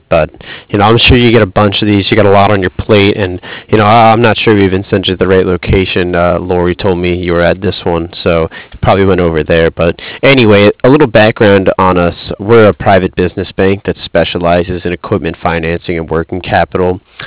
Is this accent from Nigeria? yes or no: no; Cardiff, Wales, United Kingdom; I'm from Cardiff.